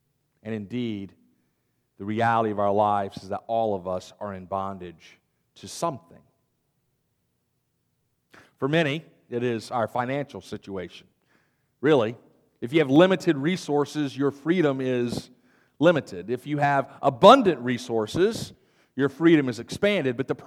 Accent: United States; You know, as the American people, we speak a lot about freedom.

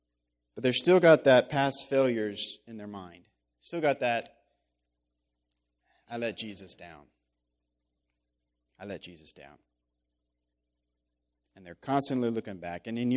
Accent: Texas, United States; I grew up in South Texas, and I never fished.

